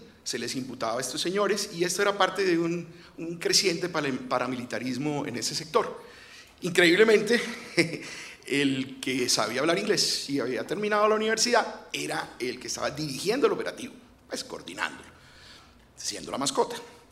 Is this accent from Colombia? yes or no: yes; Cartagena, Bolívar, Colombia; accent: Cartagena; Tengo 54 años y ya tengo el acento cartagenero perdido.